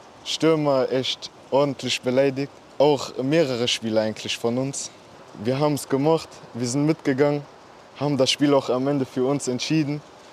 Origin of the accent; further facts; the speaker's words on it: Cologne, North Rhine-Westphalia, Germany; Ich bin in Pfingst groß geworden